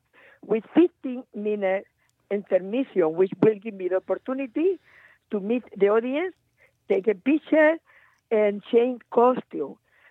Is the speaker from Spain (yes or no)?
yes; Murcia, Region of Murcia, Spain; born there; English is a second language; I was born in Murcia, a little town, now it's a city, in the south. And we have farm, big farm.